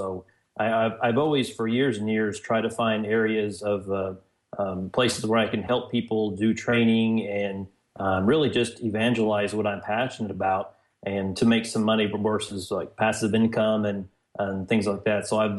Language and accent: English; Winslow, Indiana, United States; I grew up in a little bitty town in southern Indiana, Winslow, Indiana, which it was about, 800 people or so.